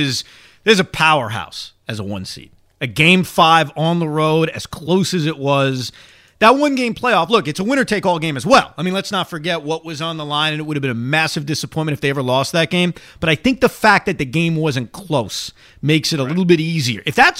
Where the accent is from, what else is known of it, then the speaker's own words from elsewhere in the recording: New York, United States; not just from a I'm an American, I'm a New Yorker standpoint